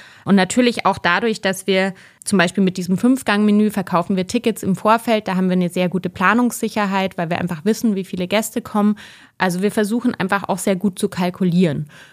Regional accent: Bavaria, Germany; Ich bin in Bayern aufgewachsen, deshalb ist das so ein bisschen meine Kindheitsküche.

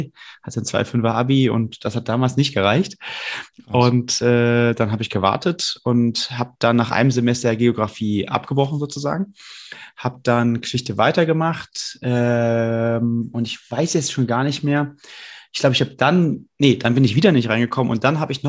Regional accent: Brühl, North Rhine-Westphalia, Germany; ich komme aus Brühl, muss ich dazu sagen, das ist ja gar nicht so weit weg von Köln

